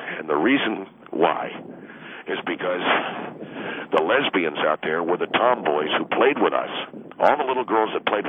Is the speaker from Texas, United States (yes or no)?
no; San Diego, California, United States; I come from San Diego, California.